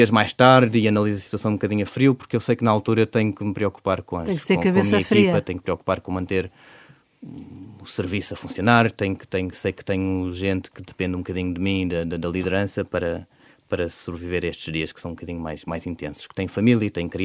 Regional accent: Portugal; senti muita proximidade comigo enquanto português

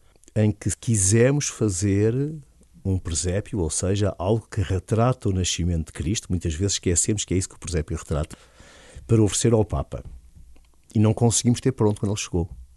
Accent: Portugal; eu sou português.

